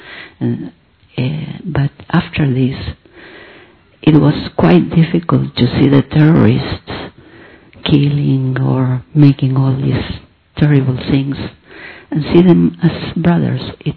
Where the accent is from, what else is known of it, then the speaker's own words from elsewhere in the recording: Israel; I'm from Israel.